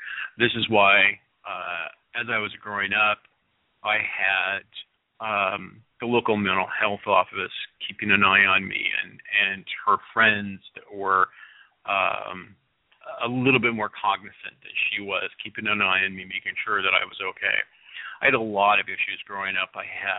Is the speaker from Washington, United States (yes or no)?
yes; Washington, United States; a lot of folks know that I come from Central Washington and that I'm a child of the 70s and 80s